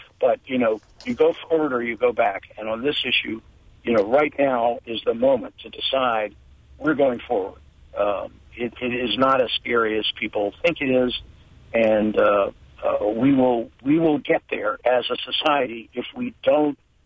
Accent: Southern United States, United States; born there; I got to say that I'm a Southerner by birth

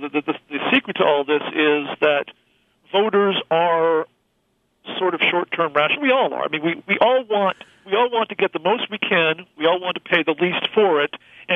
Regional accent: California, United States; I'm originally a Californian

